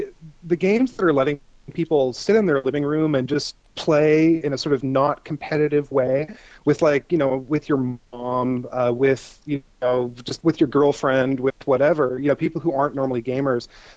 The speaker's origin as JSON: {"language": "English", "town": "Seattle", "region": "Washington", "country": "United States", "said": "Well, I am from Seattle."}